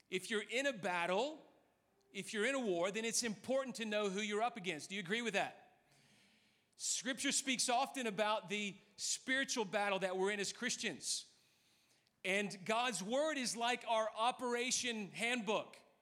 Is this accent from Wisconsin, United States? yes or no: no; Memphis, Tennessee, United States; I'm from Memphis, Tennessee. Grew up in Tennessee, lived in Memphis for 25 years. My claim to fame is I never once visited Graceland.